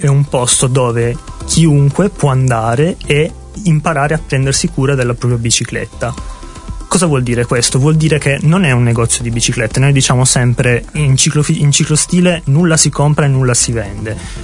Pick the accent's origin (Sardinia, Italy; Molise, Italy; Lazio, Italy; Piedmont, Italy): Sardinia, Italy; Sì, sono sardo.